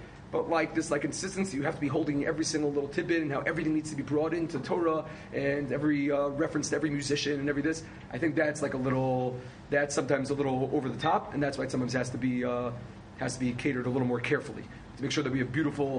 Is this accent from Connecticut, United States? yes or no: no; New York, United States; especially because I'm from New York.